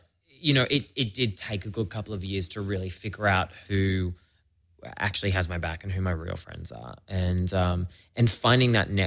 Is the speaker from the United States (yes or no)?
no; Australia; I grew up in an English household. So while okay. I grew up in Australia